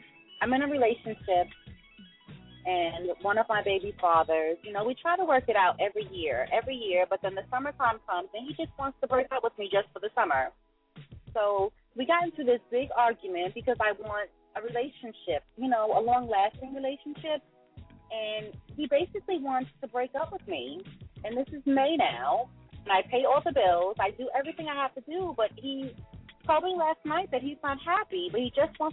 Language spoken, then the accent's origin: English; Massachusetts, United States; I'm from Massachusetts.